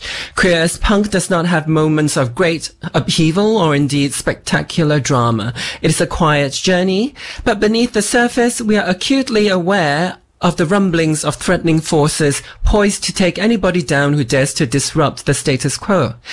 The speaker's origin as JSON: {"language": "English", "country": "Singapore", "tie": "born or raised there", "said": "I grew up in Singapore, which is the closest neighbor to Malaysia"}